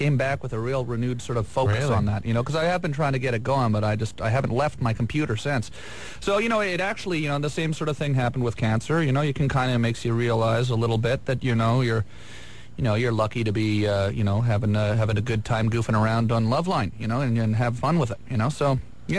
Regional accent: Ireland; I'm Irish myself.

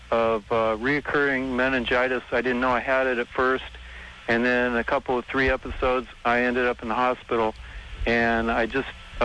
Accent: Los Angeles, California, United States; now in Santa Maria, United States; is, and I grew up in L.A.

